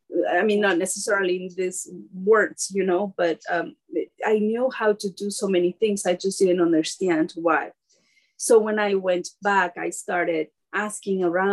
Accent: Mexico; English is a second language; also born or lived in United States; So all of that pushed me back into my roots. I came back to Mexico. I went back to my hometown.

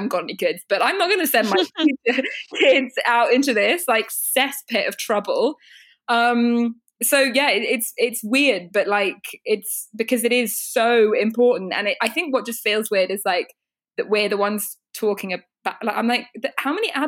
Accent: United Kingdom; like I know we're British and we're prudish and we don't really talk about this stuff.

